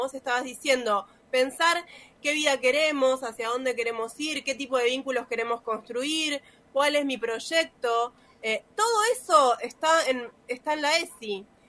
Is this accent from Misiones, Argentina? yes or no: no; Tigre, Buenos Aires Province, Argentina; Yo soy del Tigre, de Buenos Aires.